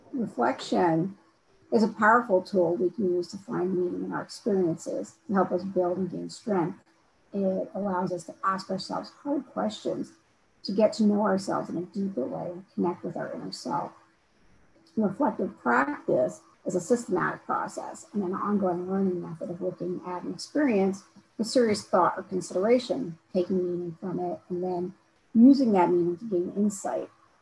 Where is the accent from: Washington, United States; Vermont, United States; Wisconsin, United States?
Vermont, United States; New Haven; I am from New Haven, Vermont.